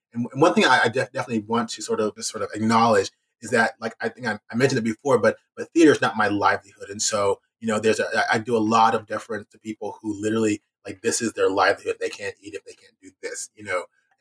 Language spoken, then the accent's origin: English; San Dimas, California, United States; I grew up in San Dimas, California, and my brother and I being the only Black kids at our school, you know.